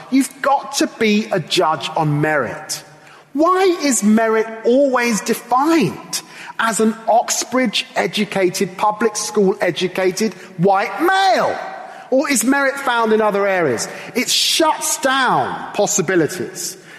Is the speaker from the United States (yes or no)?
no; England, United Kingdom; I'm really comfortable being British, but I want to assert very strongly I am also English.